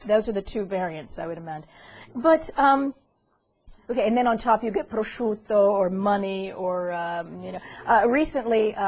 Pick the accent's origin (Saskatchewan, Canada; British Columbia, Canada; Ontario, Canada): Ontario, Canada; Toronto; As a child of post-World War II Italian peasants growing up in Toronto, Canada